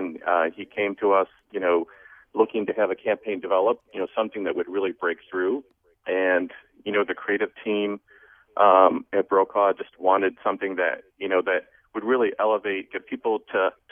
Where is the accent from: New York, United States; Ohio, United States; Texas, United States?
Ohio, United States; Cleveland; Yeah, I grew up in Cleveland